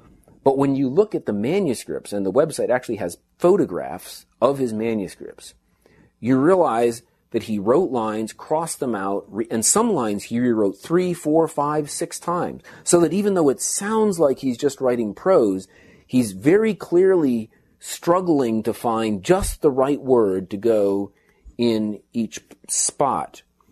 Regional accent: New England, United States; I'm from New England, so I don't cheer for the Yankees.

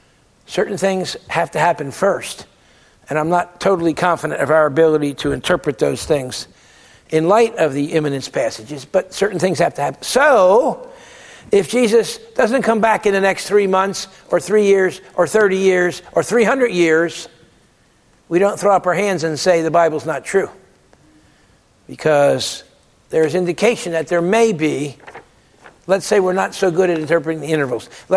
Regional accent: Pennsauken, New Jersey, United States; As a brand new Christian growing up in Pensauca, New Jersey, a 21-year-old, I listened to family radio

